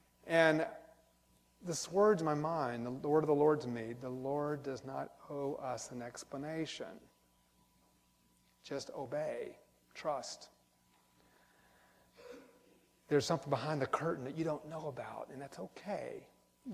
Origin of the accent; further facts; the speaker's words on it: Georgia, United States; Now, I grew up in Georgia, I never heard of Kernsville